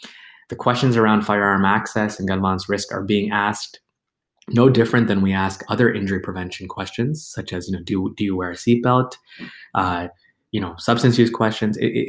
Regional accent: Canada; moved away as an adult; now in United States; I'm originally Canadian, and I came to the United States about 3 years ago and started some of my specialty pediatric surgery training in Chicago.

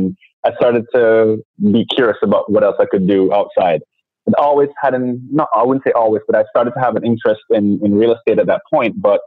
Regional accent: Jamaica; moved away as an adult; now in Miami, United States; I'm Jamaican. Anyone who talks to me long enough figures that part out. But I've been in Miami since 2002

